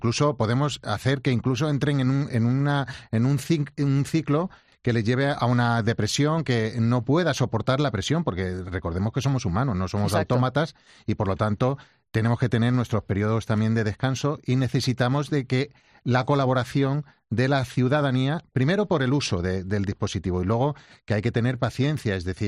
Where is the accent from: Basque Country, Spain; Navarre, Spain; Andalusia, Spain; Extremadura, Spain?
Extremadura, Spain; somos gente muy abierta. Mi tierra, en Extremadura, es muy afectuoso esto de darse abrazos.